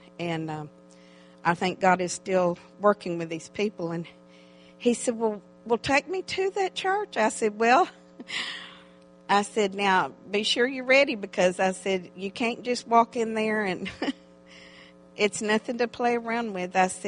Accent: Colorado, United States; also born or lived in Texas; and I'm from Texas originally. And I thought... Well, I love the cowboy look because I was raised on a ranch in Colorado.

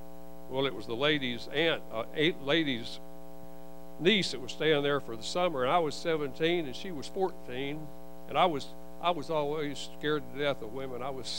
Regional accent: Conway, United States; And I could have married her, but I was from Conway. And I fell in love with Dallas, you know, a big city like Dallas. At the time, Conway was like 10,000 people.

